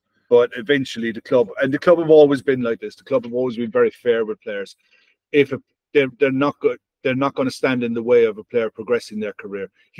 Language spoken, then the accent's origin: English; Cork, Munster, Ireland; Well, he's from the same part of Ireland as me. We're both from Cork.